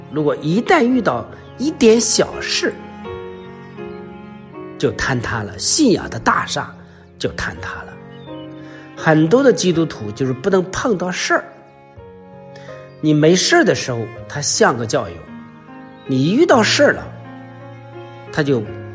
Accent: China; 我们中国人说说一句很难听的话啊，就是狗嘴里吐不出象牙来

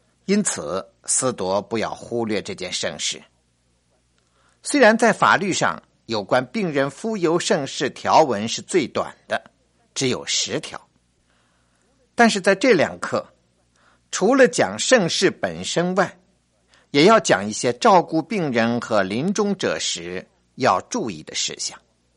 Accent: China; 是啊，我们中国人很怕这样的时刻，非常怕听死这个字

